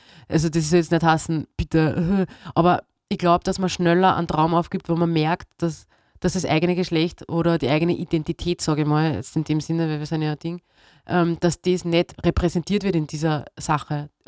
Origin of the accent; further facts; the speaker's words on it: Heidenreichstein, Lower Austria, Austria; ich habe dann in einem Fußballverein bei uns in Heidenreichstein eben gespielt